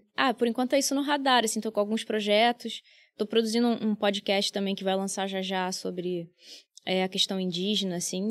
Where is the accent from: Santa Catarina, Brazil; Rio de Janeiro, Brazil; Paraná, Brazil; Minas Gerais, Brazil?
Rio de Janeiro, Brazil; me preocupa como carioca, assim, o que está acontecendo com a cidade